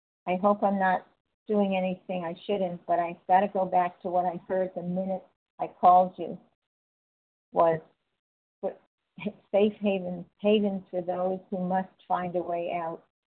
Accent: Florida, United States; Did I say I was from Florida?

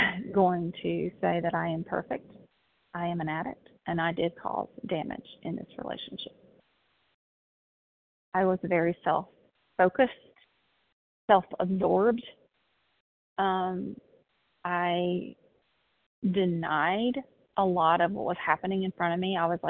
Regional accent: the South, United States; growing up in the South, I was just taught, you know, to be a good, pleasing, and put a smile on my face and respect my elders

